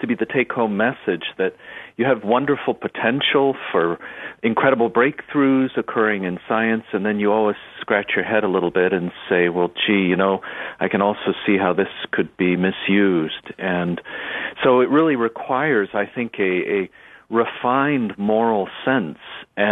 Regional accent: Fall River, Massachusetts, United States; now in Philadelphia, United States; But I am originally from Fall River, from the Diocese of Fall River. I'm incarnated as a priest there.

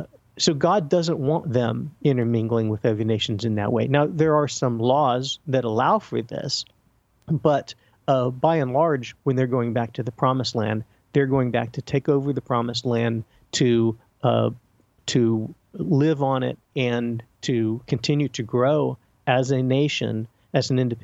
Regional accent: Midwest, United States; You know, I grew up in the Midwest

